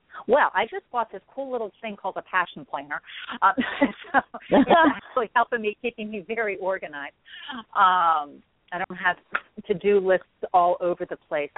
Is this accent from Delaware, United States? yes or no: yes; Seaford, Delaware, United States; I grew up in Seaford.